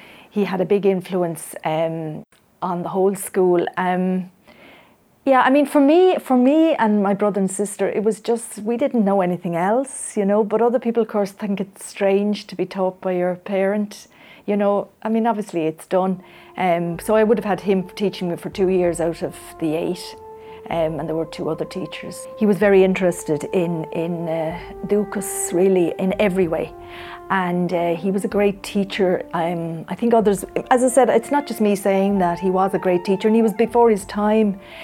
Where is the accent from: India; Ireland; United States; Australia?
Ireland; Carrick-on-Suir, Munster; also born or lived in Waterford, Ireland; I was born actually in Waterford City, unlike my siblings who were actually born in Carrick and Shore.